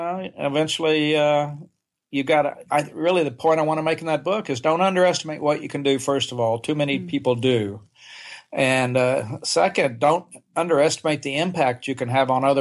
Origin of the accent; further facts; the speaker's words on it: Oklahoma, United States; moved away as an adult; I grew up in Oklahoma, and I didn't leave the state till I was 20 years old. I tell people I grew up on a little farm in Oklahoma, and we didn't even have indoor plumbing.